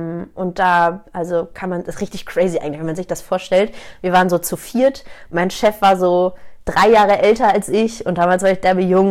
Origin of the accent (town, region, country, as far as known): Hamburg, Germany; born there; now in Munich, Germany